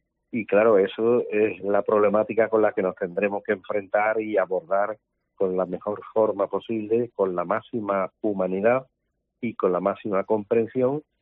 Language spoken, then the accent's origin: Spanish; Andalusia, Spain; yo como andaluz, como presidente andaluz